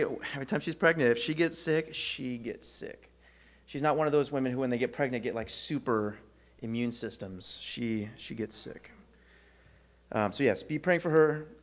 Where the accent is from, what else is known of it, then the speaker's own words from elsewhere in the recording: California, United States; I'm a California boy. I grew up in Northern California.